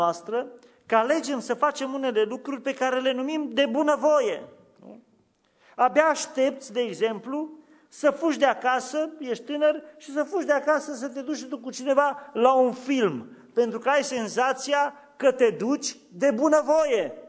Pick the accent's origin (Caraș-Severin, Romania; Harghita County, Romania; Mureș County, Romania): Mureș County, Romania; Solovăstru; Exista așa ceva în satul meu, în Solovăstru.